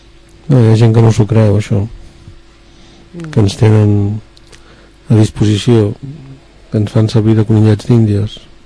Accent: Sant Adrià de Besòs, Catalonia, Spain; M'impressiona perquè jo sóc de Sant Adrià de Besòs.

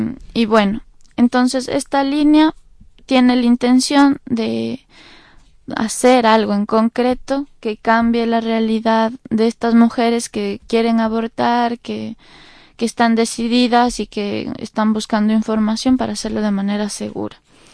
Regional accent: Ecuador; de Ecuador

